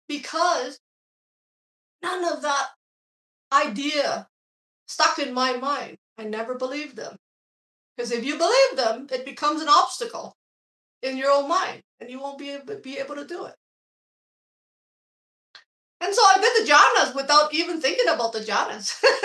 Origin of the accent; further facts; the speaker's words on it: Vietnam; When I was growing up in Vietnam